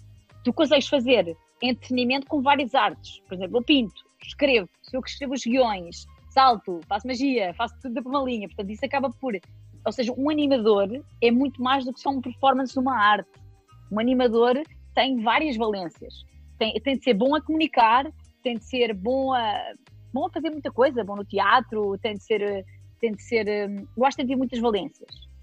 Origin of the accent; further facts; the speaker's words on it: Alentejo, Portugal; não, sou do Alentejo. Do Alentejo, sim. Que a minha família é do Alentejo.